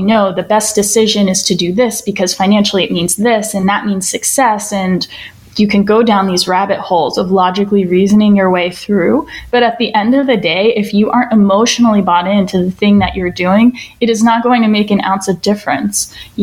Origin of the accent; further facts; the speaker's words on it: East Coast, United States; moved away; when I moved from the East Coast, which is where I grew up, to the West Coast, and I started working in tech.